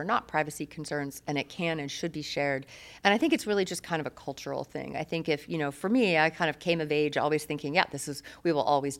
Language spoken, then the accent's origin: English; Canada; We're all from Canada originally